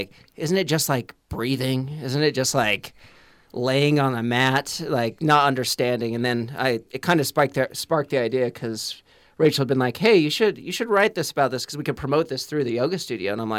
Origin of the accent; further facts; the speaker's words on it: United States; we're from the Valley. I grew up here. I lived in Hyde Park, Valley, hopped all around, went to Utah State for creative writing